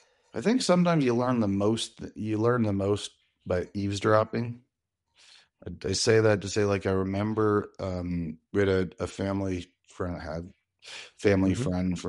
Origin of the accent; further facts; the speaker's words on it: St. Thomas, Ontario, Canada; I grew up in St. Thomas, Ontario. So I've really lived in two towns in my life.